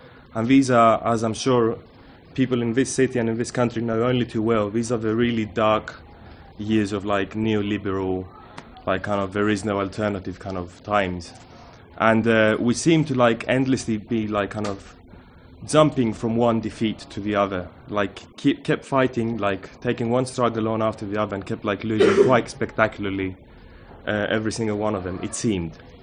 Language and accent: English; Patras, Western Greece, Greece; There was a high school teacher, Nikos Teboneras, who was actually assassinated in my hometown, in Patras, defending his high school